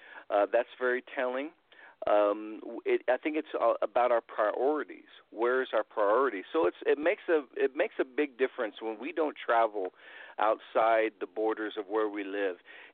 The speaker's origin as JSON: {"language": "English", "town": "Muncie", "region": "Indiana", "country": "United States", "tie": "born or raised there", "said": "And I grew up in Indiana, in Muncie, Indiana, actually."}